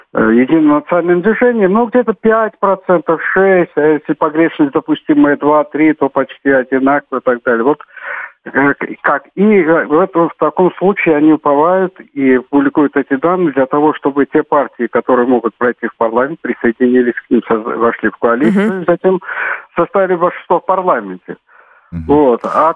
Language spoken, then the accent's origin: Russian; Georgia; я сам грузин